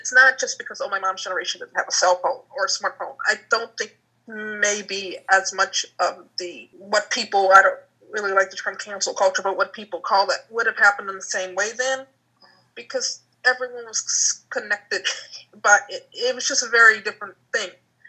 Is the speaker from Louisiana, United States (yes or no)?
yes; New Orleans, Louisiana, United States; So people always said I didn't sound like I'm from New Orleans, or I didn't sound black. And there's like 9 different dialects in New Orleans, so it's a very rich city linguistically anyhow.